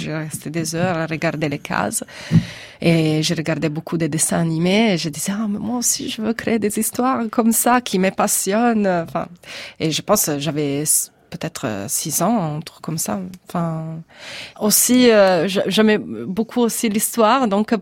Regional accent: Genoa, Liguria, Italy; je suis de Gênes, mais je suis une fille d'immigrée, voilà. Et mes parents venaient du sud d'Italie. Mon père de la Sardaigne, c'est pas vraiment le sud, mais c'est Naïve, et ma mère de la Calabrie.

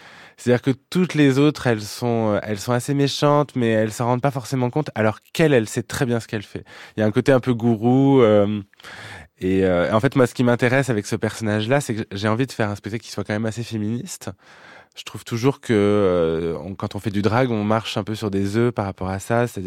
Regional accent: Clermont-Ferrand, Auvergne-Rhône-Alpes, France; moi je viens de Clermont-Ferrand, j'avais beaucoup de familles à Chamalières et c'est un peu le Neuilly clermontois

